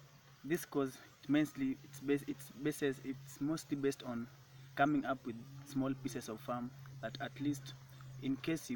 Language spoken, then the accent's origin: English; Homa Bay County, Kenya; from Kenya. Homa Bay County. I'm 24 years of age, not married.